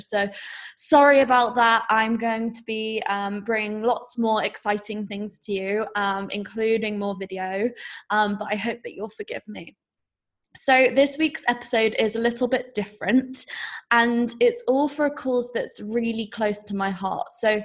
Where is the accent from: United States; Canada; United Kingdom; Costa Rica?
United Kingdom; Maybe it's being British and just having all year round rain and wanting to escape.